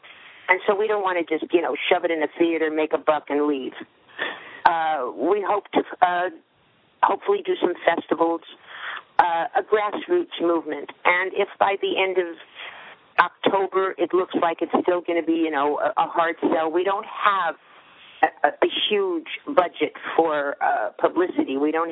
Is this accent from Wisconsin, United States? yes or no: no; Bronx, New York, United States; Well, I'm from the Bronx, so I make people laugh.